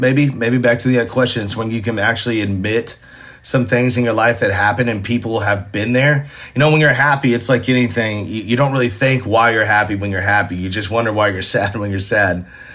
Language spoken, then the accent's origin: English; Nashville, Tennessee, United States; Being born and raised in Nashville, going to Ryman shows, to have my own headlining show there